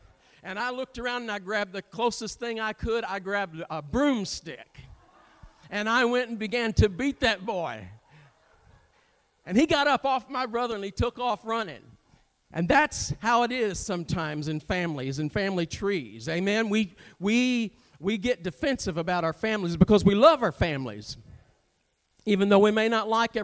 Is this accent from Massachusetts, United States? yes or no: no; Missouri, United States; also born or lived in Burney; I was born in Burney, Missouri, grew up in southeast Missouri, but a time, there you go. Some of them call it Swamp East Missouri.